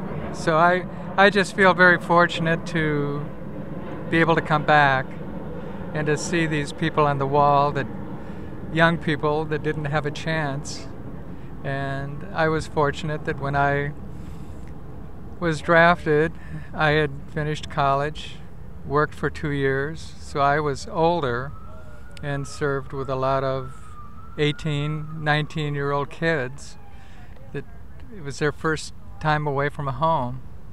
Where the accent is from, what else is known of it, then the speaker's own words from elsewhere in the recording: Solon, United States; I'm from Solon.